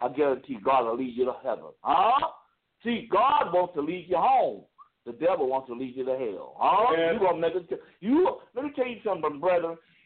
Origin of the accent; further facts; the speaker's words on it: Detroit, Michigan, United States; We were having a prayer at the church in my hometown in Detroit.